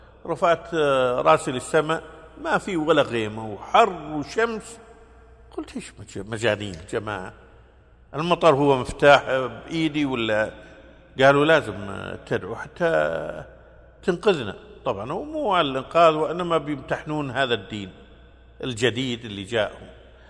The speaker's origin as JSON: {"language": "Arabic", "country": "Kuwait", "said": "أنا من أرض مكة أنا من الكويت والكويت في أرض مكة مسكوني،"}